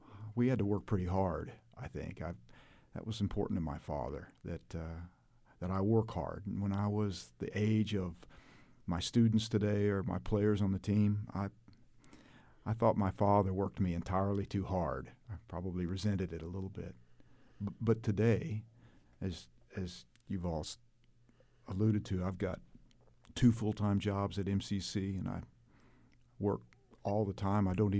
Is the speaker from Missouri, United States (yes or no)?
yes; Missouri, United States; So I grew up in the Ozark Mountains of Missouri. My family had a farm, so I grew up doing chores, hauling hay and feeding livestock and building fence and picking rocks.